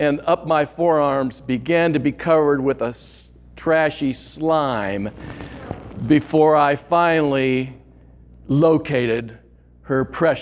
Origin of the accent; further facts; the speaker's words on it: Lima, Ohio, United States; my Nana, who was still alive and living in my hometown of Lima, Ohio at 654 Ewing Avenue.